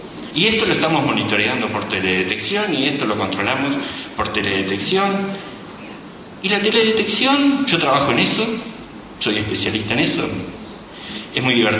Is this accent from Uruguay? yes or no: yes; Uruguay; nos ha enfrentado a una serie de desafíos que tenemos como sociedad uruguaya